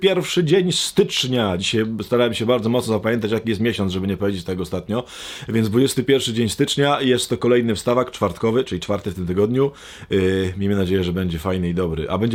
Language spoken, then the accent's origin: Polish; Silesian Voivodeship, Poland; Ja w sumie jestem spod Częstochowy, więc to nie jest dziwne, że jakiś tam duch częstochowski mi przechodzi